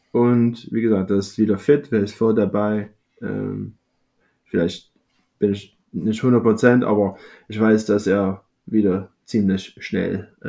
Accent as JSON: {"language": "German", "town": "Chicago", "region": "Illinois", "country": "United States", "second_language": "German", "said": "Ich komme auch aus Chicago."}